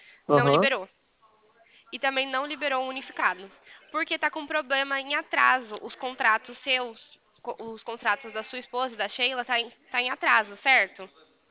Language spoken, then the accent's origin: Portuguese; São Paulo, Brazil; eu sou do estado de São Paulo.